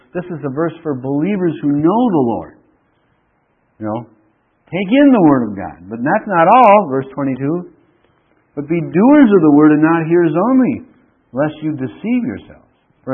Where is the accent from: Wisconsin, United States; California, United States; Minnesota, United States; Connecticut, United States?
Minnesota, United States; Duluth; Sometimes in the fall and winter, and when I was raised in Duluth, it's dark up there for weeks. Overcast. Kind of depressing.